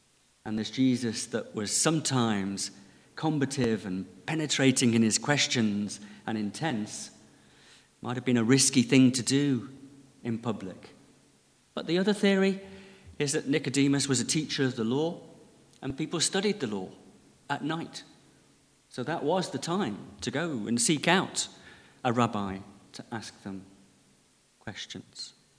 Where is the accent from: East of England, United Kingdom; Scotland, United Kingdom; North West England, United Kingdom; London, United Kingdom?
North West England, United Kingdom; and I grew up in Lancashire, where we thought you had to use your passport to go to Yorkshire.